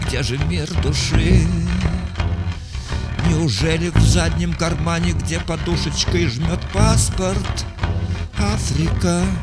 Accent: Moscow, Russia; Я маленький москвич, приблизительная среда, впечатления оседают потихоньку.

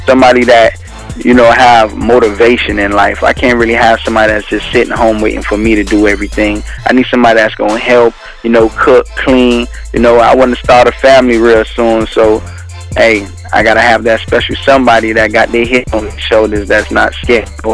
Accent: Miami, Florida, United States; Well, I mean, I'm from Miami, Florida, you know what I'm saying?

